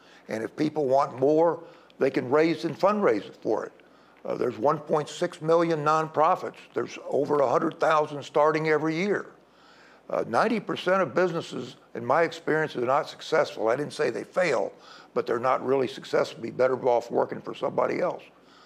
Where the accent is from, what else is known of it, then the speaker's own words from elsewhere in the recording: West Point, New York, United States; born there; Well, I was born at West Point, New York. My father was a career Army officer, and we've traveled all over the world.